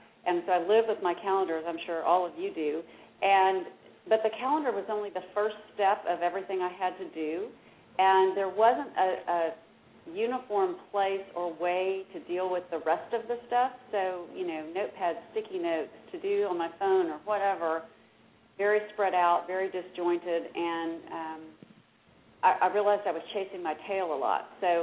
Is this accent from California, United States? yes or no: no; Dallas, Texas, United States; But my background is I am from Dallas. I'm a Dallas native